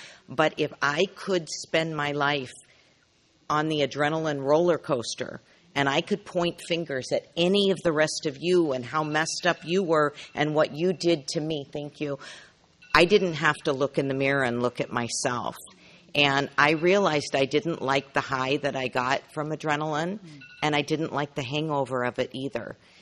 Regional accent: San Diego, California, United States; I'm from San Diego.

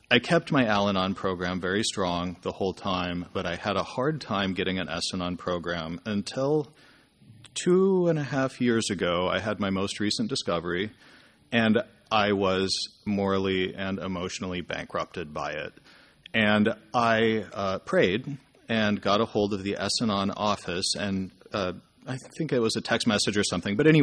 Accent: San Juan, Puerto Rico; from San Juan, Puerto Rico.

